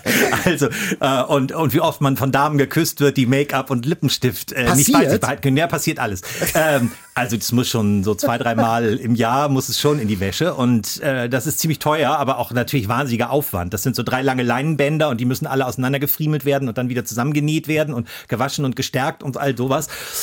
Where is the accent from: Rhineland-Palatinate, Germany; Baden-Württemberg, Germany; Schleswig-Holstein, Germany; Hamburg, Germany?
Hamburg, Germany; Mich reizt nach wie vor da, wo ich groß geworden bin, im Norden Hamburgs, also da, wo die Alster sehr flach und sehr schmal ist.